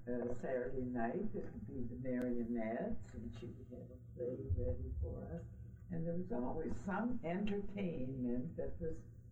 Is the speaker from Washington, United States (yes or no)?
no; Michigan, United States; Yeah, it was very pleasant growing up in the Copper Country. It really was.